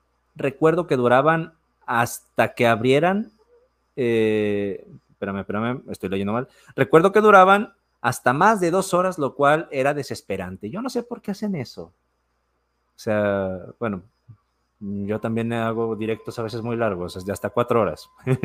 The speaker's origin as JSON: {"language": "Spanish", "town": "Apatzingán", "region": "Michoacán", "country": "Mexico", "tie": "born or raised there", "said": "Mi papá formaba parte del grupo de pastores de una iglesia local bastante grande en la ciudad de Apatzingán, de donde soy oriundo."}